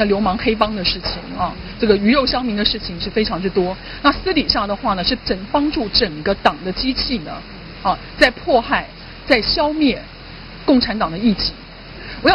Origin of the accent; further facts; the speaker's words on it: Taiwan; 这些发生对于我们台湾人民到那边经商求学方方面面是受到很大的影响